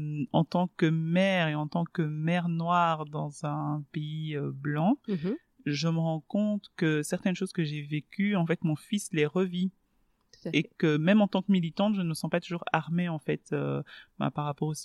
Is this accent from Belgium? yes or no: yes; Belgium; j'ai 35 ans, je suis belge d'origine congolaise